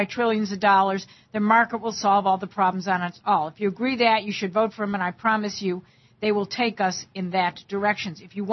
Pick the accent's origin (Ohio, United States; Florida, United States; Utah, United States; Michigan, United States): Ohio, United States; Cleveland; in the great state of Ohio, in my hometown of Cleveland.